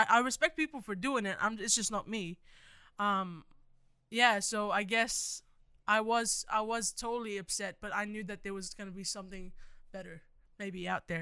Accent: Palestine; now in Australia; I want to say Australia, because I know that they're looking for another answer. But I don't say Australia, and I say I'm Palestinian, because I am.

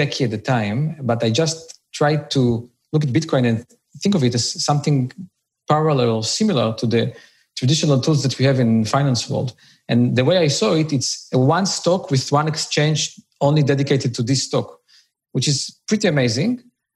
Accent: Israel; English is a second language; I'm originally from Israel, now living in Tel Aviv.

